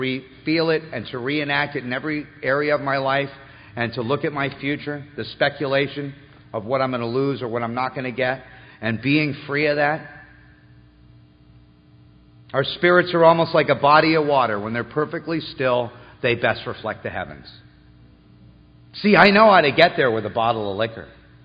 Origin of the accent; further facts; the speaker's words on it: Malibu, California, United States; And I said, well, I grew up in Malibu. What I want is a yacht and a Learjet.